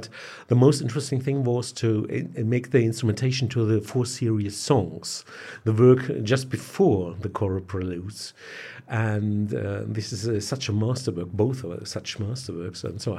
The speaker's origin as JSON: {"language": "English", "region": "Hamburg", "country": "Germany", "said": "Even when I'm from Hamburg, I discovered him very late in his music."}